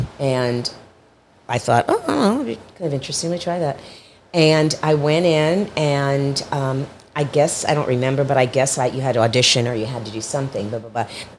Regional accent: Miami, Florida, United States; I'm from Miami, Florida. So that's where I was raised.

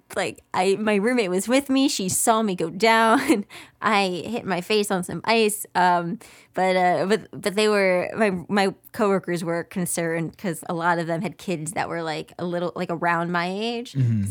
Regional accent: Long Island, New York, United States; And I was from Long Island too, so obviously … was a big thing.

